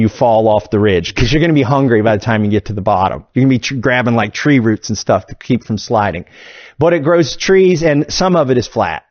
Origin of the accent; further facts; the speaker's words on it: Kentucky, United States; And we wanted to raise them like we were raised in Kentucky.